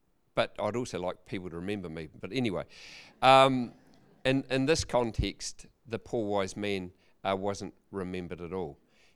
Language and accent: English; Ashburton, Canterbury, New Zealand; So my background was I grew up in Ashburton, very proud.